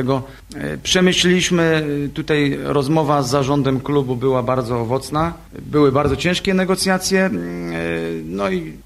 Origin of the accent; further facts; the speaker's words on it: Zielona Góra, Lubusz Voivodeship, Poland; Proszę państwa, my rodem wywodzimy się z Zielonej Góry, tutaj się urodziliśmy od najmłodszych lat.